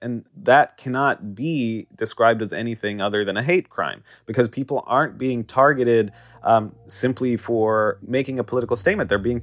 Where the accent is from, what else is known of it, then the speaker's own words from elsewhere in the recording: Jerusalem, Palestine; Oftentimes something as benign as saying, I'm from Jerusalem, which I am, I grew up in Jerusalem, is viewed as a political statement rather than a statement of fact